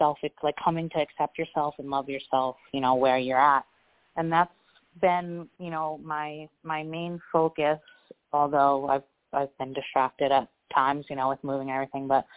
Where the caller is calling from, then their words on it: Florida, United States; I'm calling from Florida.